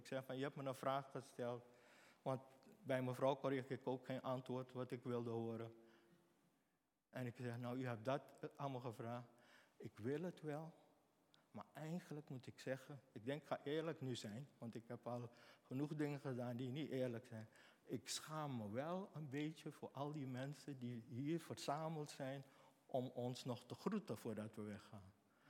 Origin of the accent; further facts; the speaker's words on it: Suriname; Ik ben in Suriname geboren. Ik ben in Suriname opgetogen. Ik ken de Suriname op en top.